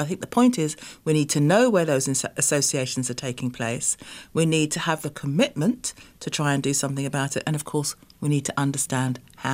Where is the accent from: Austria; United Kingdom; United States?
United Kingdom; England; Now, I grew up in a very small town in England where there were no black people at all.